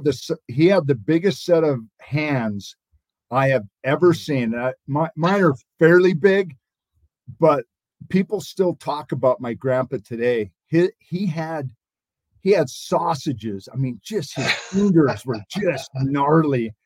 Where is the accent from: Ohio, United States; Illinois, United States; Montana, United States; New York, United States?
Montana, United States; I grew up in Montana. I was a hunter and still am outdoor.